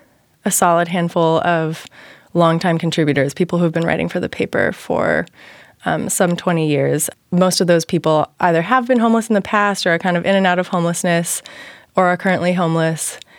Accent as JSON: {"language": "English", "town": "San Francisco", "region": "California", "country": "United States", "tie": "born or raised there", "said": "Growing up in San Francisco, I have worked with the city's homeless population in various ways."}